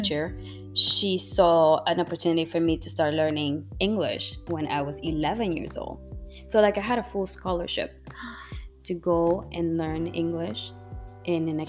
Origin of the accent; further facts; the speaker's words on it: Nicaragua; I am from Nicaragua. Mm-hmm. And I was born and raised in Nicaragua, of course. And my parents are from Nicaragua. They still live there. My mom still lives there.